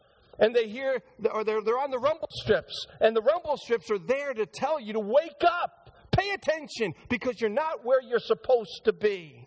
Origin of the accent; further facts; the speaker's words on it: Green Brook, New Jersey, United States; going toward my hometown of Greenbrook, which is where we start our construction day